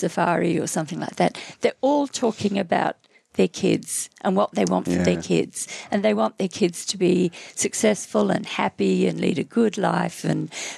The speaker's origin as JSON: {"language": "English", "country": "Australia", "said": "I say I'm Australian and I love the fact that I'm Australian, but I belong inside, I belong to a world community."}